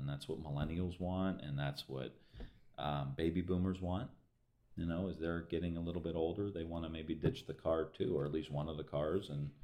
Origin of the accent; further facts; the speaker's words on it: Ireland; as an Irishman, I say the pub